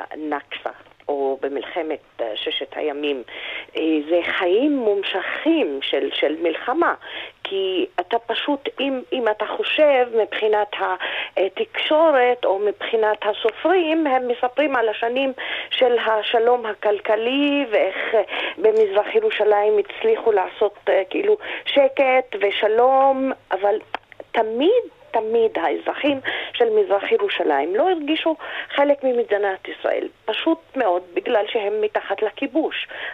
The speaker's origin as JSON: {"language": "Hebrew", "region": "Jerusalem", "country": "Palestine", "said": "אני תמיד אומרת להם, אני פלסטינית מירושלים. אני שייכת תמיד לירושלים."}